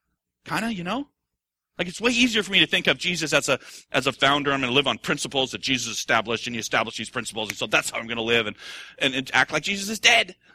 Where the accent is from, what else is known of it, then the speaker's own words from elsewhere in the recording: United States; I'm so proud to be an American, aren't you? Man, I love that I'm an American.